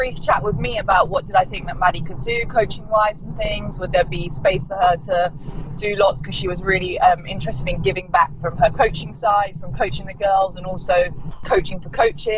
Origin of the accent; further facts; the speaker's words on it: South East England, United Kingdom; now in Surrey, United Kingdom; I'm from Hampshire myself, but now based in Surrey, so same area really